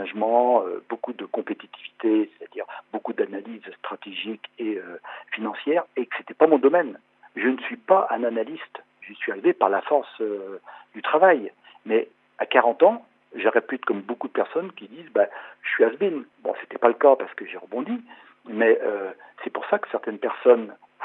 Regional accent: L'Épine, Pays de la Loire, France; je suis originaire de l'île de Noirmoutier, de Lépine plus précisément

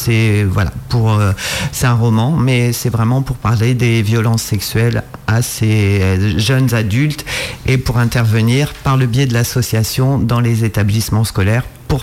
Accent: Fontenay-le-Comte, Pays de la Loire, France; born there; also born or lived in Île-Dieu / Île-de-France; Alors oui, j'ai vécu à l'Île-Dieu, je suis vendéenne, je suis née en Vendée, à Fontenay-le-Comte, et voilà, j'ai voyagé entre la Vendée et la région parisienne. Mais là, ça fait plus de 20 ans que je suis posée et que je ne bouge plus de Vendée.

